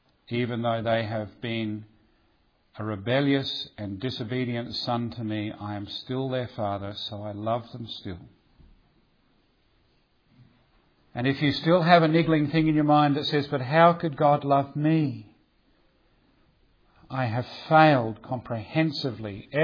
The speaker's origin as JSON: {"language": "English", "country": "Australia", "said": "I come from Australia. You sent most of your black sheep out there, didn't you?"}